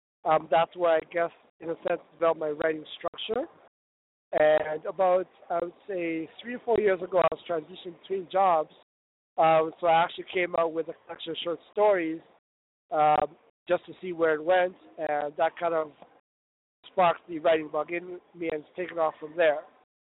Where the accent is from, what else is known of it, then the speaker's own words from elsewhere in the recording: Kenya; moved away as an adult; now in Canada; I grew up in Kenya, East Africa. Spent most of my childhood and early adulthood there.